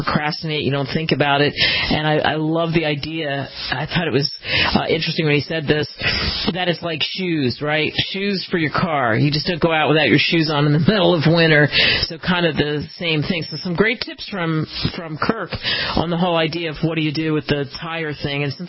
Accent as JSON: {"language": "English", "region": "Pennsylvania", "country": "United States", "tie": "born or raised there", "said": "And growing up outside of Philly, I remember always constantly having to make that switch."}